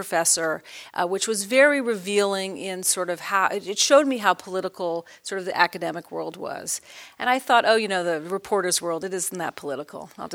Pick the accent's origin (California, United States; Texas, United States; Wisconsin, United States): California, United States; San Francisco; I grew up in San Francisco, and as many of you may or may not know, when you're a San Franciscan, you generally sort of look down on Los Angeles.